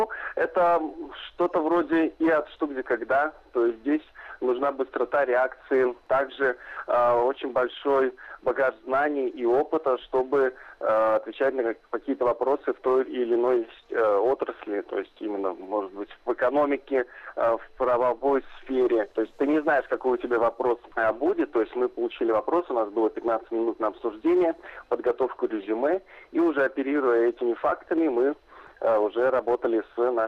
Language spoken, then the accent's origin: Russian; Vitebsk, Vitebsk Region, Belarus; я из Витебска, он из Минска.